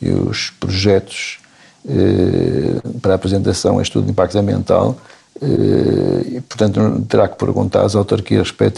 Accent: Porto, Norte, Portugal; Eu confesso que eu sou tripeiro e não conheço as anedotas que me está a referir.

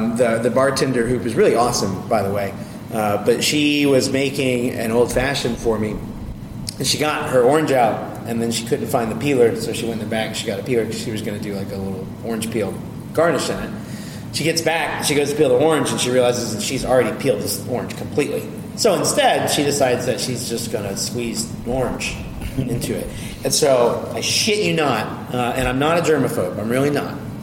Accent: Arkansas, United States; We're from Arkansas, Oscar. I don't know if you picked up on that one.

